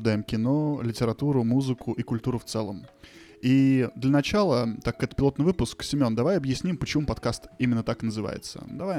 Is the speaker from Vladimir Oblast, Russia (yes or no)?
yes; Vladimir, Vladimir Oblast, Russia; Наш единственный идентификатор — это то, что мы из Владимира.